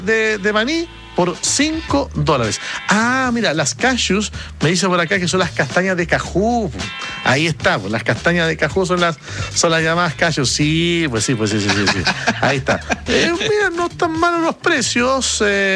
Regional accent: Temuco, Araucanía, Chile; de Temuco.

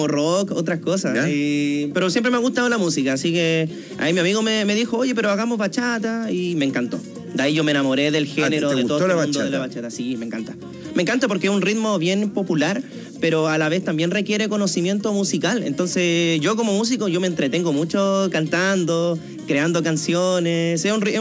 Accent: San Antonio, Valparaíso, Chile; now in Santiago, Chile; De San Antonio, sí, vengo de San Antonio, quinta región ahí en la costa. Nada, genial. Ahora vivo en Santiago. ¿Ya? Claro, el último año me vine a vivir a Santiago

